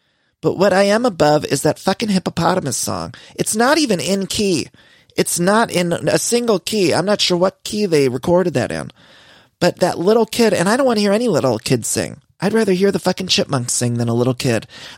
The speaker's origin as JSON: {"language": "English", "region": "Ohio", "country": "United States", "said": "You know, I'm from Ohio, and they don't have Delilah out here, although I do listen to Delilah's podcast."}